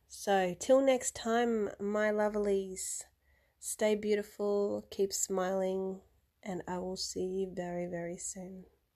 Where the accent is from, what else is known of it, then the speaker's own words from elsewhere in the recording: Australia; for all my listeners that may be international and not Australian. I am from Australia.